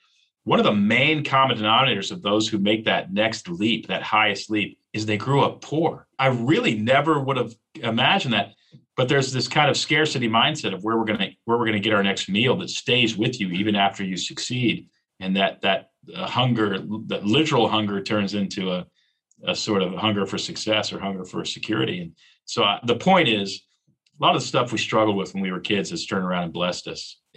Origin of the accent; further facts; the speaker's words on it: Texas, United States; we grew up hard. I won't lie. We grew up in south of Houston, Texas